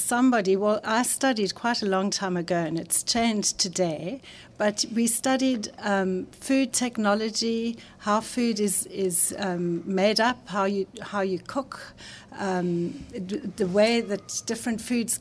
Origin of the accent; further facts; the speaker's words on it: Cape Town, Western Cape, South Africa; I grew up in Cape Town, was born in Pinelands, and I went to school in Cape Town. And I've lived here all my life, and I love it.